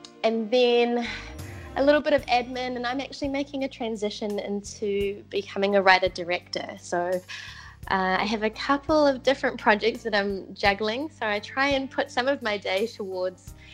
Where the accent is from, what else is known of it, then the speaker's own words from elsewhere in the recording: New Zealand; born there; I was born in New Zealand. My parents came over to New Zealand to study university in the 70s, and they actually met each other over here in Christchurch.